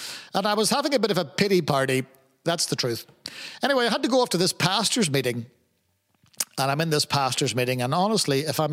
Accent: Ireland; And of course, being Irish, I liked them.

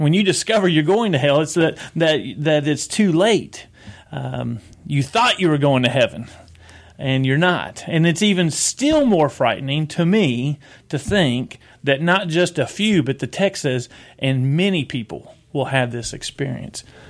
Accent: Versailles, United States; I think last time I shared, this is home for me. I grew up here in Versailles

